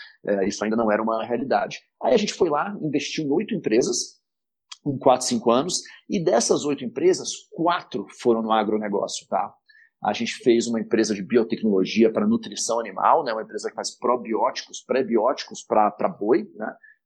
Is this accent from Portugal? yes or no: no; Brasília, Federal District, Brazil; also born or lived in Asia / Europe / United States; eu sou de Brasília, mas meu pai é um diplomata brasileiro, então eu morei boa parte da minha vida fora, morei na Ásia, morei na Europa, morei nos Estados Unidos, acabei fazendo a minha faculdade fora